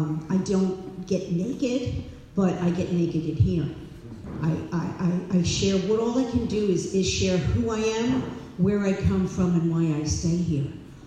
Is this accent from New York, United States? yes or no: yes; New York City, New York, United States; I'm from the USA. I'm from New York City. Times Square, you know, what you see in the, that's where I'm from. I am the firstborn in the United States of my family.